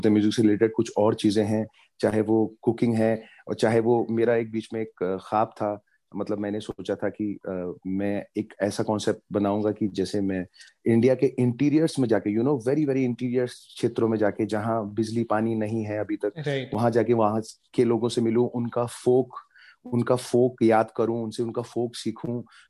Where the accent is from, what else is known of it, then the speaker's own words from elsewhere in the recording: Uttarakhand, India; I am from a little village from Uttarakhand. एक nature का जो एक प्रभाव है वो मेरे अंदर है, क्योंकि मैं पहाड़ों में पला बड़ा हूँ बचपन से, और पहाड़ों से मेरा बहुत लगाव है। मेरी स्कूलिंग भी पहाड़ों में हुई है, मेरा जन्म भी उधर हुआ है।